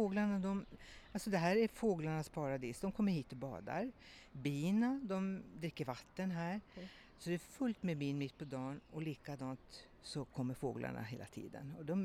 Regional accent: Kiruna, Norrbotten County, Sweden; moved away; Jag är från Kiruna, ursprungligen. Mina föräldrar är tornedalingar.

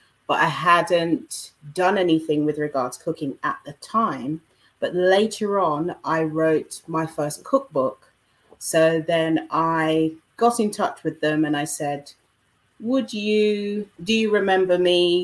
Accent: London, United Kingdom; also born or lived in Jamaica; My parents are from Jamaica. They emigrated to the UK in the 50s and 60s, and I was born in London, and I've lived here ever since. I have lived in Jamaica from age 5 until I was 10.

